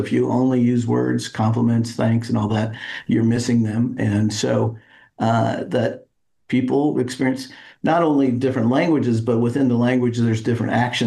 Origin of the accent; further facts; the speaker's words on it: Kansas, United States; also born or lived in Chicago / Phoenix / Atlanta; I grew up outside of Kansas City, went to school in Chicago, Phoenix, Atlanta, moved back to Kansas to be close to family